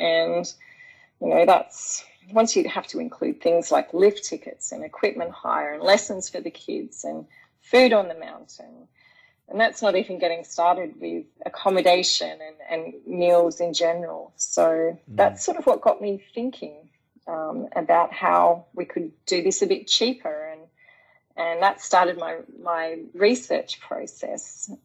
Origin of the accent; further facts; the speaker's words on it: Tasmania, Australia; I'm actually from Tasmania originally